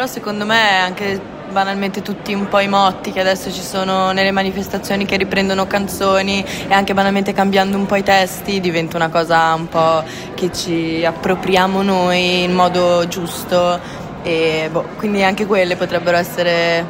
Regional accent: Brazil; perché sono cresciuto in Brasile, quindi effettivamente la mia conoscenza...

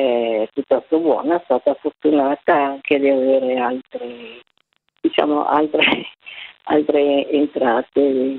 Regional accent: Milan, Lombardy, Italy; sono milanese. Sono pensionata, ho 74 anni, quasi 75

